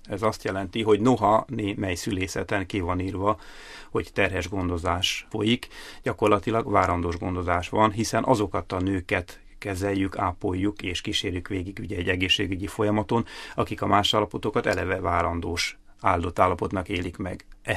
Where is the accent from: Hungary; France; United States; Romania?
Hungary; Nekem, mint magyar szakembernek az volt a feladatom, hogy a magyarországi szakemberképzést, a szülésznőgyógyász képzést tekintsem át